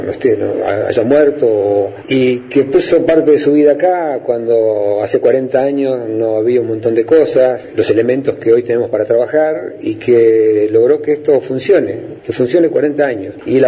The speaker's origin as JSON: {"language": "Spanish", "region": "Entre Ríos", "country": "Argentina", "moved": "as an adult", "lives_now": "Esquel, Argentina", "said": "Yo venía de una provincia como Entre Ríos, con un clima muy especial, a trabajar a la Patagonia hace 40 años. Yo vine de Mocasines, la pasé mal."}